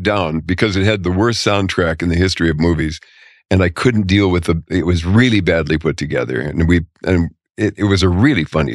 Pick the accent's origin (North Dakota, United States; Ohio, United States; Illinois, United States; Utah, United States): North Dakota, United States; I grew up in North Dakota. There weren't any black people in North Dakota.